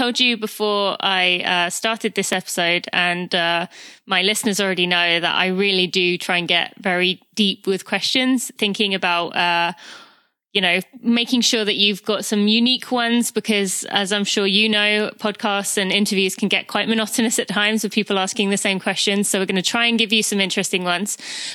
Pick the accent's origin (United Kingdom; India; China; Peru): United Kingdom; England; now in United States; growing up in England, religion was never really a part of my experience.